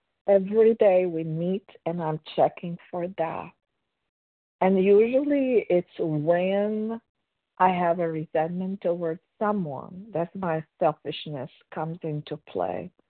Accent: Romania; now in United States; I'm originally from Romania

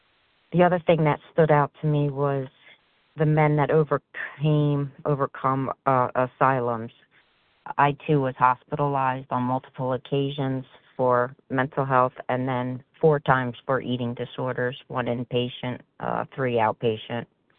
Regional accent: New Jersey, United States; I'm from New Jersey.

